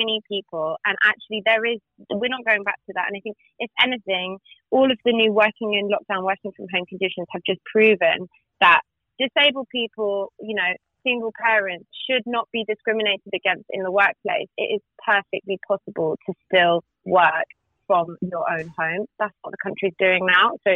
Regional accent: Reading, South East England, United Kingdom; yeah, I'm from Reading.

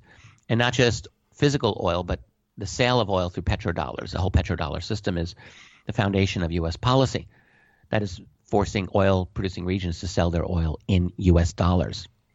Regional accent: United States; I mean, I'm an American. I love America. I study American history every day.

